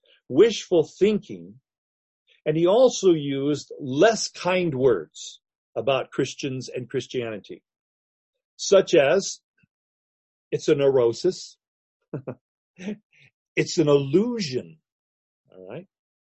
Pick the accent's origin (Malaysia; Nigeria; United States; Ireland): Malaysia; moved away; I've seen people under the influence of opium over as a kid growing up in Malaysia